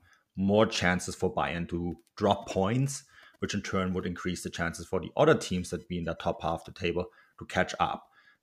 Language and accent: English; United States; Levy, even as an American, I hate the idea.